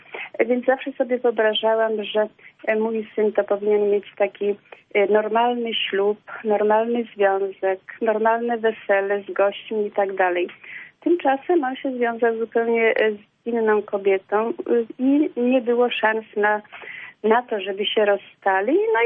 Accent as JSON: {"language": "Polish", "town": "Warsaw", "region": "Masovian Voivodeship", "country": "Poland", "said": "z Warszawy."}